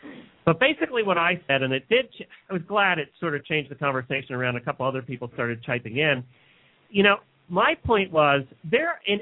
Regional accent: New Holland, Pennsylvania, United States; I grew up in New Holland. I went to school in New Holland, Pennsylvania.

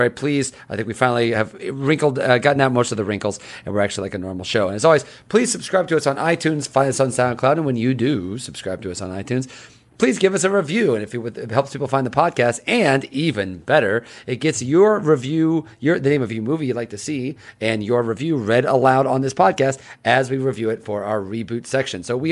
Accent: Midwest, United States; now in Kansas City, United States; I come to you live from Kansas City, Missouri, and that works out very well for us on what I think, other than the first two movies, is a very Midwestern-themed show. I am in the Midwest. We are from the Midwest.

